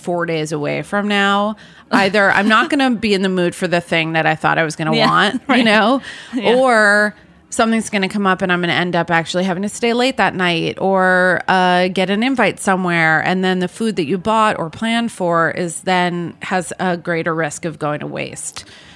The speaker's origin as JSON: {"language": "English", "town": "New York City", "region": "New York", "country": "United States", "tie": "born or raised there", "said": "so I grew up in New York City. I grew up going to Fairway."}